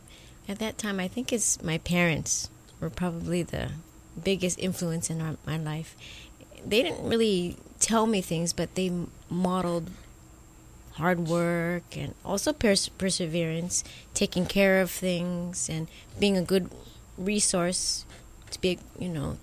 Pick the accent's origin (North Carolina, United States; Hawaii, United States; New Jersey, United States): Hawaii, United States; Aiea; I grew up in Aiea, right by the Heiau, all the way up in the Heights.